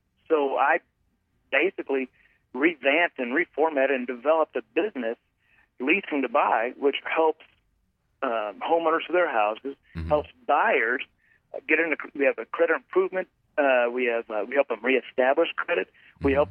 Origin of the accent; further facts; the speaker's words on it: Fort Worth, Texas, United States; But I've lived in Texas all my life, so born in Texas, raised in Texas, and just there's something about being from